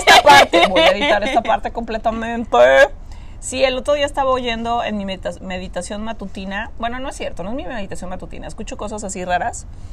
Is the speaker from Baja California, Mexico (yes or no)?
yes; Tijuana, Baja California, Mexico; born there; Yo nací en Tijuana, de hecho, pero bueno, eso no importa.